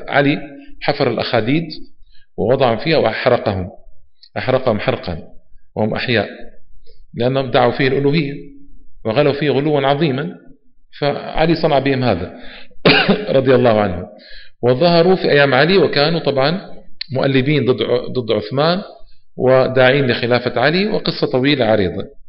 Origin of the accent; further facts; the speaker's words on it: Saudi Arabia; عندنا في نجران